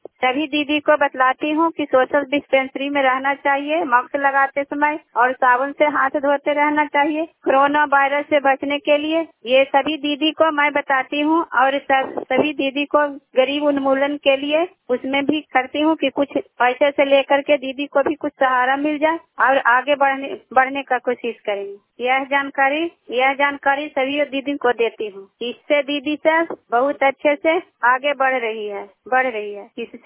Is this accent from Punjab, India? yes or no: no; Kachahariya, Bihar, India; मेरा गांव कचहरिया पड़ता है।